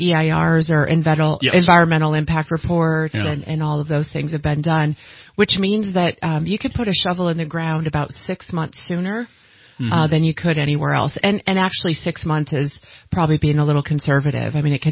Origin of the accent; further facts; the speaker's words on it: Indiana, United States; also born or lived in Bay Area; We came up from the Bay Area, so I'm originally from Indiana.